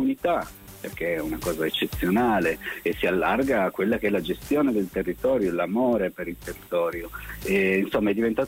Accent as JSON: {"language": "Italian", "town": "Turin", "region": "Piedmont", "country": "Italy", "said": "Io sono di Torino."}